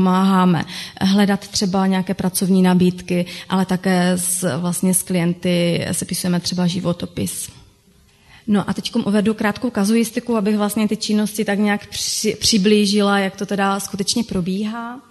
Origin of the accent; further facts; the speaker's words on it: Třinec, Moravian-Silesian Region, Czechia; U nás vlastně pocházím z Třince a služby fungují v Třinci